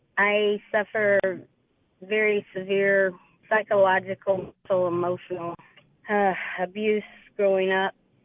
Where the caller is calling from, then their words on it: Phoenix, Arizona, United States; from Phoenix